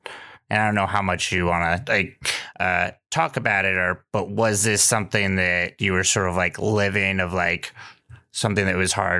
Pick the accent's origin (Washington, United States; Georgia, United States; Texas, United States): Texas, United States; Austin; also born or lived in New York; I live in Austin, and I grew up in Austin. I sort of did some time in New York in between